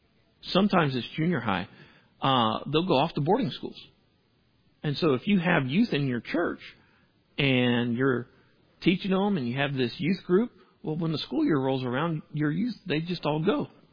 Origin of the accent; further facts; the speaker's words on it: Columbus, Georgia, United States; I grew up in Columbus, Georgia, right next to Fort Benning military base.